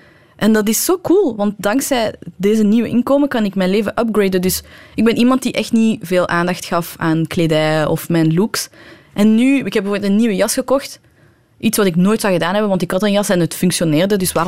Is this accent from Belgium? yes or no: no; Iran; Bijvoorbeeld als Iraanse vrouw mocht je niet, is het heel taboe om je vrouwelijkheid te tonen.